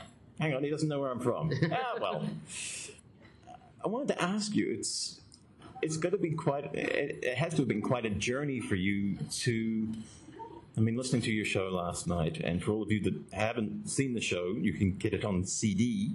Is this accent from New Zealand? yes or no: yes; New Zealand; You were in my home country, New Zealand.